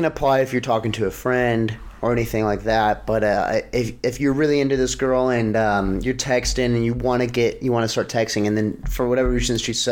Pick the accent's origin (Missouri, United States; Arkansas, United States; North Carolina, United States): North Carolina, United States; also born or lived in Texas; You know, I'm from North Carolina, and you know I lived in Texas, honey.